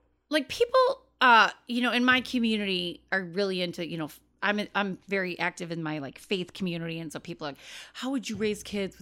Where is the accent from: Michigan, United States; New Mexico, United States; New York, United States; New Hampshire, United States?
Michigan, United States; Detroit; I grew up in like the La Jolla of 7 Mile, and there is that.